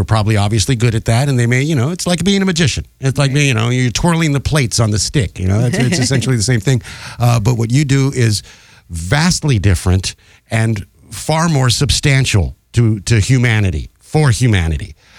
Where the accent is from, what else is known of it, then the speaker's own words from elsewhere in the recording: Las Vegas, Nevada, United States; And I grew up in Vegas, and I grew up around a bunch of stage hypnotists